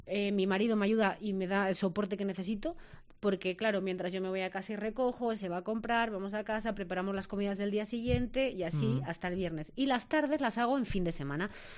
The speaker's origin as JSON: {"language": "Spanish", "town": "La Vecilla", "region": "Castile and León", "country": "Spain", "tie": "born or raised there", "said": "Y yo solo me quiero ir a mi pueblo y estar con mi familia."}